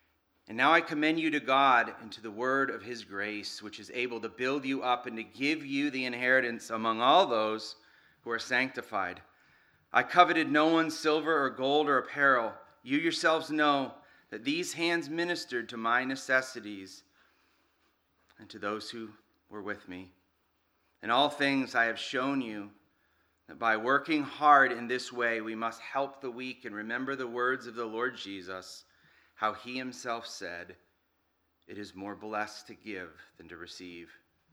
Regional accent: Vermont, United States; I grew up in Vermont. I've served as a pastor in Vermont for 20 years.

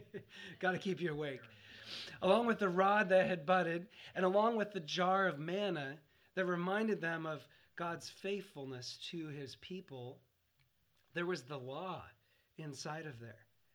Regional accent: the West, United States; I grew up in the West.

